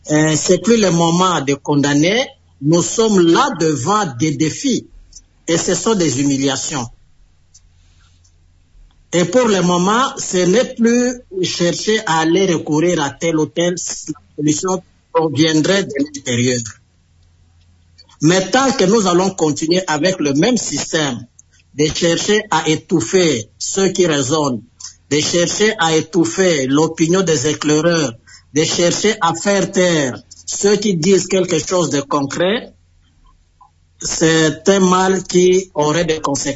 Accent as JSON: {"language": "French", "country": "DR Congo", "said": "chez nous, en République démocratique du Congo, c'est regrettable de constater que nous avons tout et nous manquons de tout."}